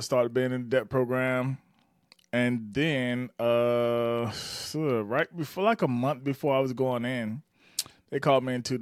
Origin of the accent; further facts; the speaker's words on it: Batesburg-Leesville, South Carolina, United States; I'm from Batesburg, Leesville, South Carolina. Graduated in 2000. So, if you go look at that, Batesburg, Leesville is a very, very, very small town.